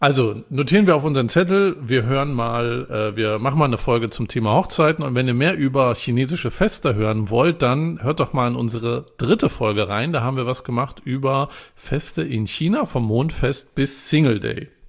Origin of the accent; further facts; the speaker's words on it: Rostock, Mecklenburg-Vorpommern, Germany; Ich komme ja aus Rostock.